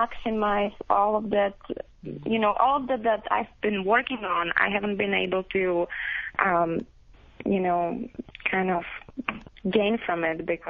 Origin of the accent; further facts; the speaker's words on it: Prague, Czechia; I'm from the Czech Republic, from Prague.